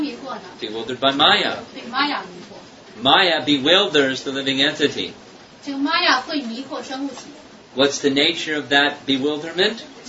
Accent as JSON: {"language": "English", "country": "United States", "said": "I'm American."}